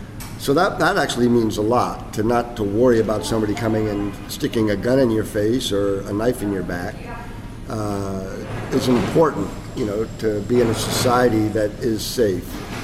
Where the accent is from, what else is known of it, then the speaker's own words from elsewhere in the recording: United States; In fact, just the opposite. I've experienced a lot of interest in the fact that I'm American, what life is like in America